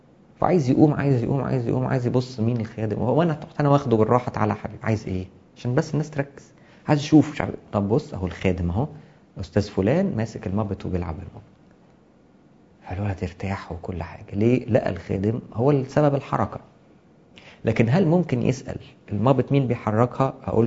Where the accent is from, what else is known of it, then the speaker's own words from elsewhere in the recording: Egypt; زي انا ابن مصر مثلا، انا ابن مصر لاني بنتمي لها